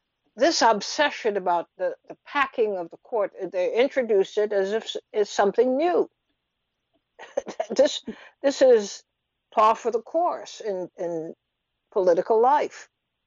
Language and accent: English; Trinidad & Tobago; now in United States; the kinds of debates that we grew up with in Trinidad and throughout the Caribbean generally